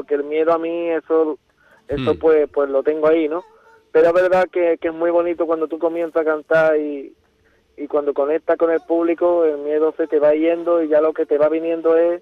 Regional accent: Chiclana, Andalusia, Spain; si en Chiclana, mi tierra

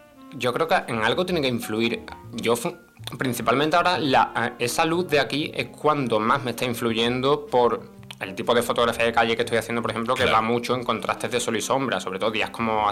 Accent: Cádiz, Andalusia, Spain; Y dice tú, joder, y soy de Cádiz.

